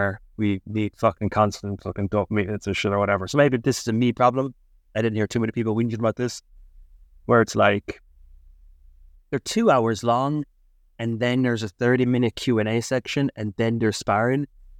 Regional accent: Ireland; moved away; are you Irish? I'm Irish. We're not in Ireland.

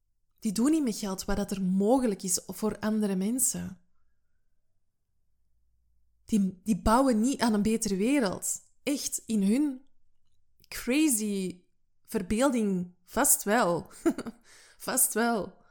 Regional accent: Nijlen, Flanders, Belgium; born there; Dat is iets waar wij in Nijlen, mijn geboortedorp, zeggen.

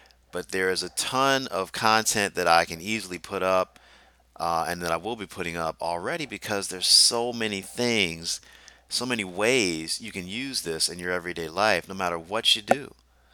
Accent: Deep South, United States; I grew up in the Deep South, and everywhere I went, there were people with agendas

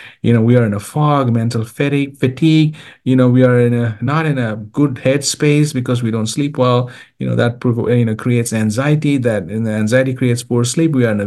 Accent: India; now in United States; So I came to America. I'm originally from India.

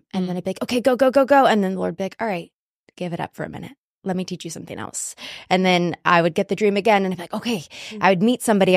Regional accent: Alaska, United States; also born or lived in Washington; Well, I grew up in Alaska, between Alaska and Washington.

